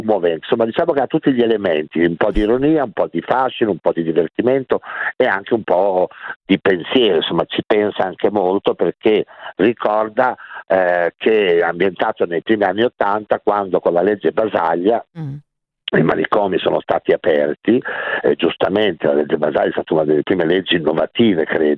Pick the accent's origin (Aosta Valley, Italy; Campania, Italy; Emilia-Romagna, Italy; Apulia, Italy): Emilia-Romagna, Italy; io che sono romagnolo lo interpreto con una forte cadenza romagnola